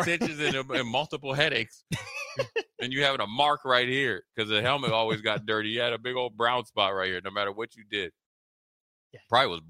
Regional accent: Washington, District of Columbia, United States; No, we played in my hometown, Washington Redskins at the time.

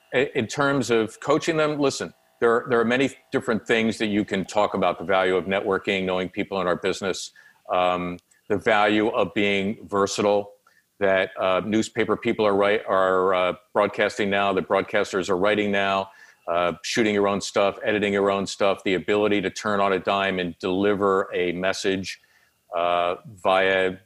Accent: Philadelphia, Pennsylvania, United States; I hearken back to the kid growing up in Northeast Philly who first began to hear those sounds when my father took me to a Sixers game when I was 8 years old.

